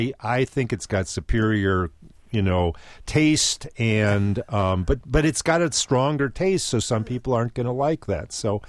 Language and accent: English; Wisconsin, United States; Oh, and I grew up outside of Milwaukee, so Golden Guernsey Dairy would have their cookbook, too.